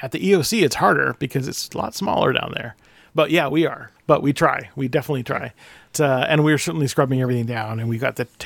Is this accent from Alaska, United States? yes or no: yes; Anchorage, Alaska, United States; my hometown of Anchorage